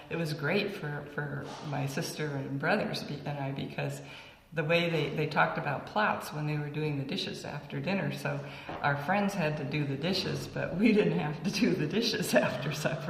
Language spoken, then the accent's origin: English; Orono, Maine, United States; also born or lived in Bangor, United States; I was born in Bangor, Maine in 1939, and I grew up next to campus, the University of Maine. That was the only University of Maine at the time, and that was in Orono, Maine.